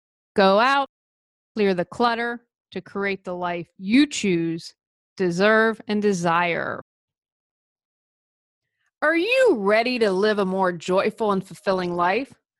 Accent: the South, United States; I am from the South and had to learn about bless your heart.

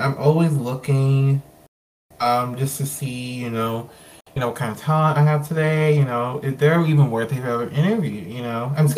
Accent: Texas, United States; Oh, Texas.

